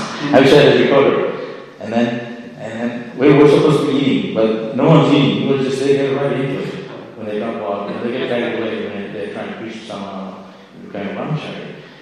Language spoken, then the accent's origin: English; West Bengal, India; I couldn't speak Bengali. I'm from Bengal, but I couldn't say a thing in Bengali.